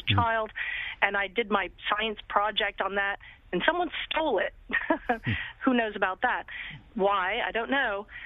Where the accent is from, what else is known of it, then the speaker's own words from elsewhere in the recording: Poughkeepsie, New York, United States; as a child growing up on the Hudson River State Hospital in upstate New York near Poughkeepsie